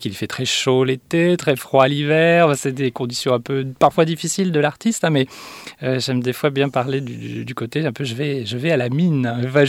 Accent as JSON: {"language": "French", "town": "La Tronche", "region": "Auvergne-Rhône-Alpes", "country": "France", "tie": "born there", "said": "Oui, alors je suis né donc à La Tronche, en banlieue grenobloise."}